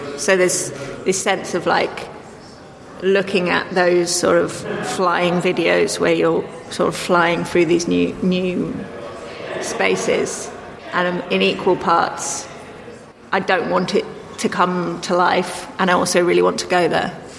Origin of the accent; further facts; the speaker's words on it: South West England, United Kingdom; I grew up in Dorset